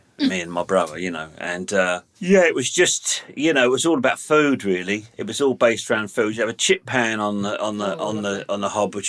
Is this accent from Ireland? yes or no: no; London, United Kingdom; I grew up in London, yeah.